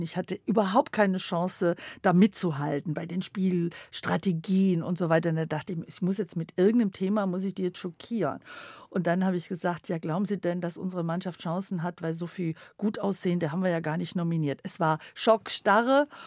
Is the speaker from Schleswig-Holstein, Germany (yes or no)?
no; Baden-Württemberg, Germany; Also ich komme ja aus dem Land, aus dem schwäbischen Land und da gab es nur eine Tankstelle